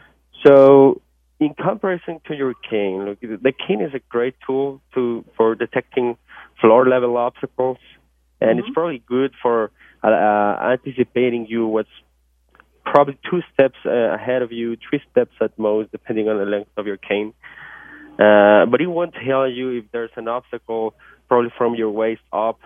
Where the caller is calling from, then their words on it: Guadalajara, Jalisco, Mexico; So today I'm calling from Guadalajara, which is the southwest part of the country in Mexico.